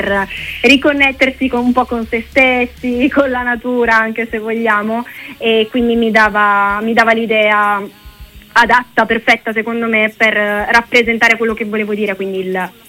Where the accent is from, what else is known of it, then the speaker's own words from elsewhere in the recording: Turin, Piedmont, Italy; io sono di Torino